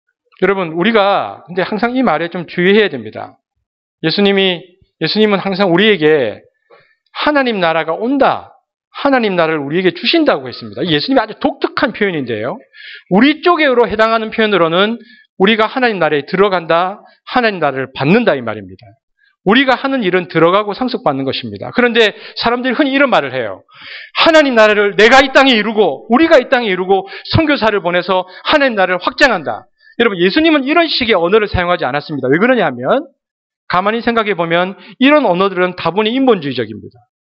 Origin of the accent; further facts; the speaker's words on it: Busan, South Korea; 저 경상, 동대신동에서 자랐다고 했는데, 저 경상도 사람인데, 제 말이 표준 말처럼 들립니까?